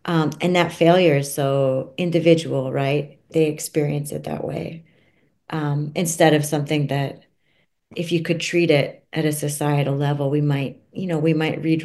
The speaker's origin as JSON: {"language": "English", "region": "Florida", "country": "United States", "said": "And it's interesting today, Florida, my home state, you see what's happening with book banning"}